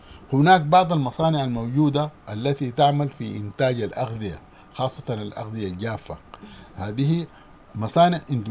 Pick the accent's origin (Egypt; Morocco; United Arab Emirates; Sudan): Sudan; من منتجات زراعية أخرى لا تتوفر هنا وتتوفر عندنا في السودان